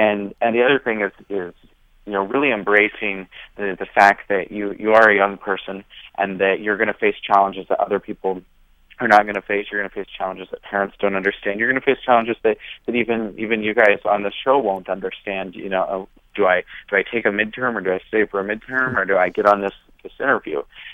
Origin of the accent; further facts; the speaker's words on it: Nebraska, United States; Yeah, so I am from Nebraska originally